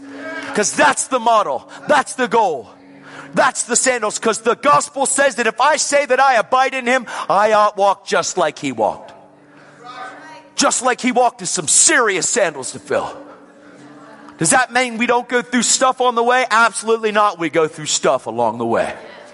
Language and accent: English; Pennsylvania, United States; I said, I'm from Pennsylvania.